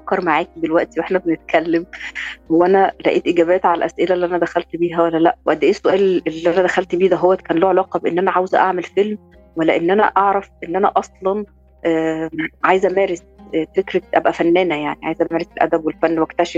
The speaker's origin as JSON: {"language": "Arabic", "town": "Alexandria", "region": "Alexandria Governorate", "country": "Egypt", "tie": "born or raised there", "said": "أنا اتولدت في اسكندرية لكن طول الوقت كنت بحس إن أنا مش بنتمي لإسكندرية، يعني هو الفيلم عن المنطقة اللي أنا اتولدت فيها وتربيت فيها هي منطقة الكباين اللي هي كلها نوبيين،"}